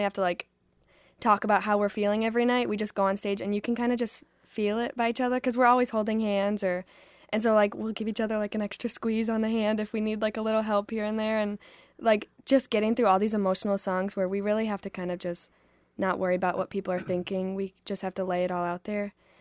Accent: South Haven, Michigan, United States; I'm from South Haven, Michigan, so that's only like 40 minutes away.

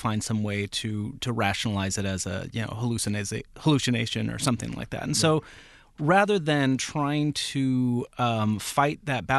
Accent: San Jose, California, United States; I grew up in San Jose, California. I grew up near the Winchester Mystery House

